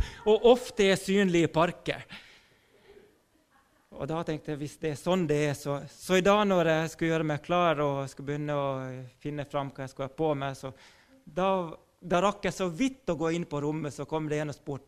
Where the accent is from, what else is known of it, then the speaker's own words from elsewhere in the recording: Finland; now in Sweden; Det är ju så att när jag kom från Finland, dock jag tränger bara ta en tur över gränsen. Så ser dock att vi finländare